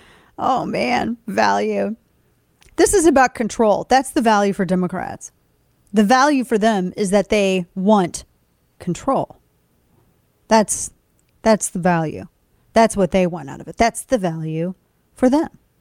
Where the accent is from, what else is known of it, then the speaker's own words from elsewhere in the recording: St. Louis, Missouri, United States; are in my hometown of STL in St. Louis.